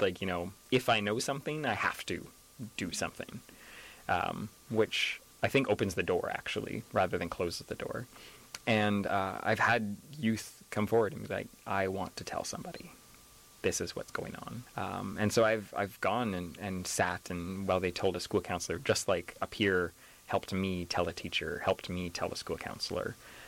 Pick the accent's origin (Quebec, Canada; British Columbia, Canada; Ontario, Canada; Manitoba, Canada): British Columbia, Canada; I grew up in the Valley.